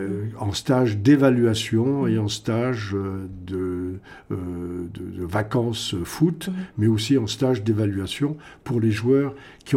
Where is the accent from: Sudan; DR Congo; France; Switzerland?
France; Je dis non, je suis français.